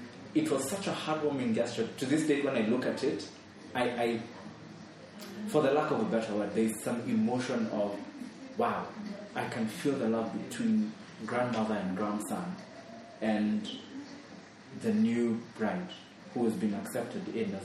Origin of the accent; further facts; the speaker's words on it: Kikuyu, Central Kenya, Kenya; I am from Kikuyu, and I have Maasai ancestry on both ends of my family